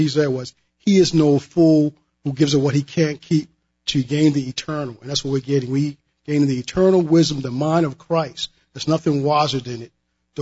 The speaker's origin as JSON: {"language": "English", "town": "Baltimore", "region": "Maryland", "country": "United States", "said": "I'm from Baltimore."}